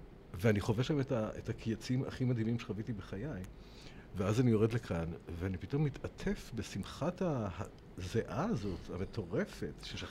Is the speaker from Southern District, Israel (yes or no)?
no; Ramat HaSharon, Central District, Israel; אני גדלתי ברמת השרון, וכשגדלתי ברמת השרון, באמת נורא נורא חם שם בקיץ, ביולי-אוגוסט.